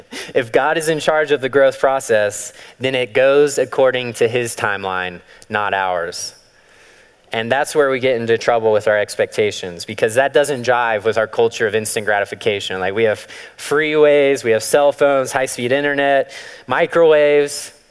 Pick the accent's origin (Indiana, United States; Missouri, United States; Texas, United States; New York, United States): Missouri, United States; I'm from Missouri. Like, grass does grow by itself there. And then I came here and I didn't know that lawns were an investment